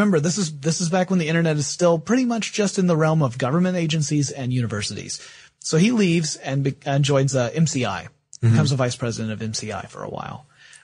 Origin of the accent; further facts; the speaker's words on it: Bible Belt, United States; I was brought up in the Bible Belt.